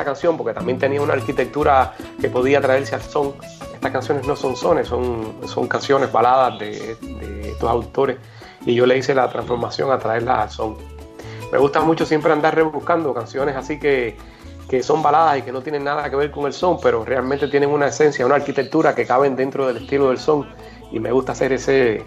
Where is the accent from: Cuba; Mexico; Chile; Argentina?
Cuba; Y entonces también tuve la oportunidad en mi pueblo, existe o existía uno de, porque ahora muchos viven en Miami